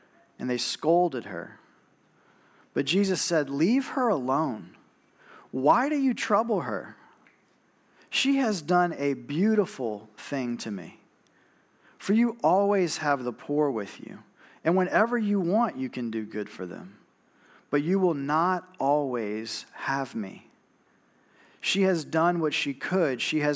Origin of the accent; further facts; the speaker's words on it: New Iberia, Louisiana, United States; Growing up in New Iberia, I was often out just in the country with a lot of time and nothing to do.